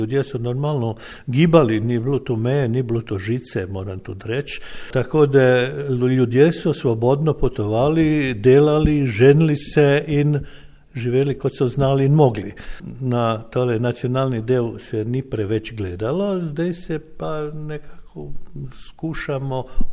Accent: Croatia; ravno da pokaže da smo mi Slovenci u tih krajih živeli i se organizirali že tam od konca 19. stoljeća. To nismo mi dva dni tu.

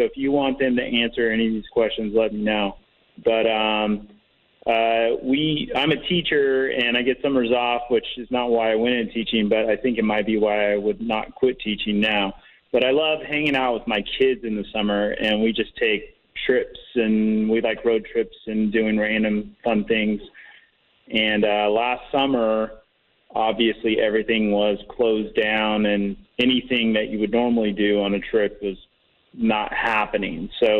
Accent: California, United States; Well, like you said, I mean, we're from California

